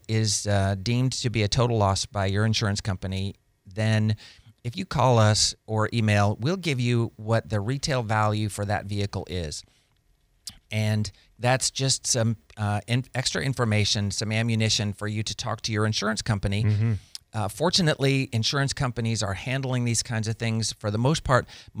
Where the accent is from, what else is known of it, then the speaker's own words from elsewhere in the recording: Pensacola, Florida, United States; We grew up here in Pensacola. We all have family here in Pensacola. Our kids went to school here and played sports.